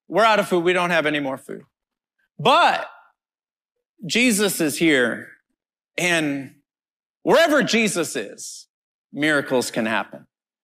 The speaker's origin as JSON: {"language": "English", "country": "United States", "said": "I'm this American guy. They don't know me."}